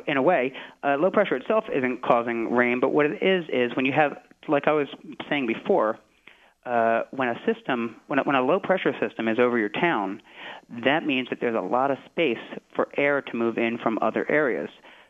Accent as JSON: {"language": "English", "region": "New Jersey", "country": "United States", "said": "I'm from New Jersey. If I had still lived in New Jersey, I would have been doing that while I was writing the book."}